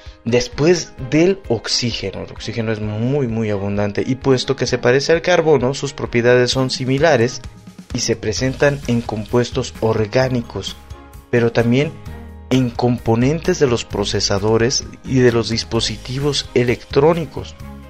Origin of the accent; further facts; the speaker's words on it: Ayotlán, Jalisco, Mexico; El municipio de Jalisco, con el número 14 en orden alfabético, es Ayotlán, de donde soy oriundo.